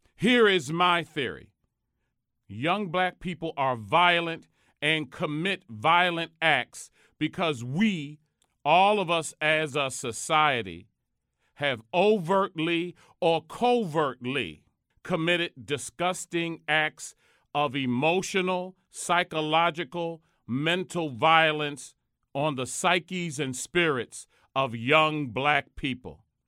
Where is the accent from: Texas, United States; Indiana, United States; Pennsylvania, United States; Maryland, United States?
Maryland, United States; Baltimore; In my hometown of Baltimore, about 2 years ago